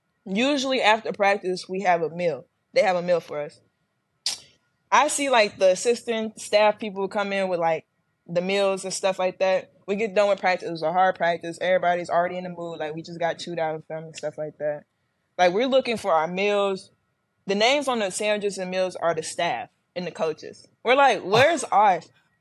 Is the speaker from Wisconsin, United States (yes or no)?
no; Indiana, United States; we lost to Indiana. I'm like, how ironic that I lose to my home state team.